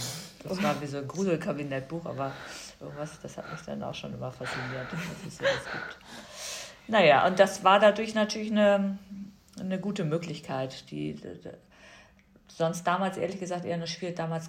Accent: Hamburg, Germany; Ich bin in Hamburg aufgewachsen, ich habe in Hamburg studiert und Hamburg war so mein Ort. Und jetzt sollte ich nach London ziehen

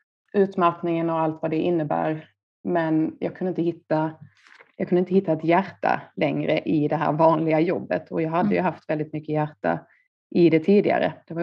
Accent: Skåne, Sweden; moved away as an adult; now in Stockholm, Sweden; När jag var, vad kan jag vara, 23 år gammal på mitt då andra jobb i Stockholm. Jag är från Skåne, flyttade upp till Stockholm

